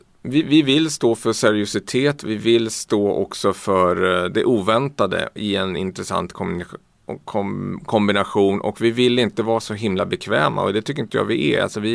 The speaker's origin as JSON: {"language": "Swedish", "town": "Stockholm", "region": "Stockholm County", "country": "Sweden", "said": "jag tycker att vi ska vara det eftersom jag är stockholmare själv"}